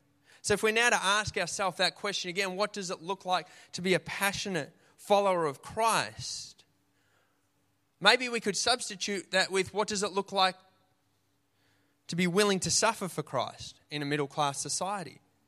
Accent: Australia; accent: Aussie; because, you know, that's my Aussie accent.

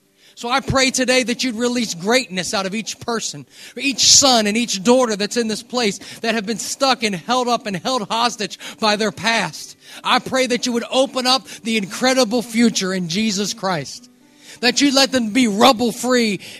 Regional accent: United States; maybe I can get away with this since I'm from America.

